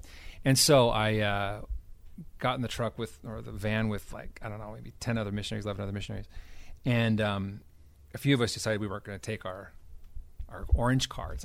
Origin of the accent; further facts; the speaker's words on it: Utah, United States; also born or lived in California / Maryland; And so I grew up in California and then again in Maryland. And then after several years there, then he retired and we moved back here to Utah where both my mom and my dad considered home.